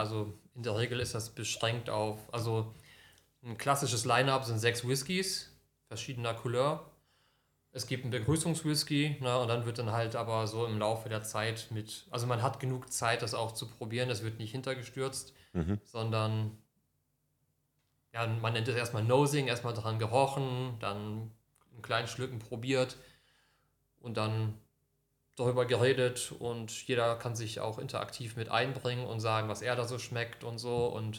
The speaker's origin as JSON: {"language": "German", "region": "Northern Germany", "country": "Germany", "tie": "born or raised there", "also_born_or_lived": "Poland", "lives_now": "Chemnitz, Germany", "said": "Also gebürtig aus Polen, aufgewachsen in Norddeutschland, aber zum Studieren hier nach Chemnitz gekommen."}